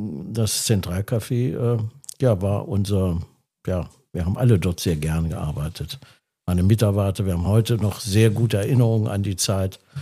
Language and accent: German; Uder, Thuringia, Germany; also born or lived in Heiligenstadt; vor vielen Jahren im Krankenhaus zu Heiligenstadt. Aufgewachsen in Uder, der heimlichen Hauptstadt des Eichsfeldes, wurde immer gesagt. Klein Hamburg.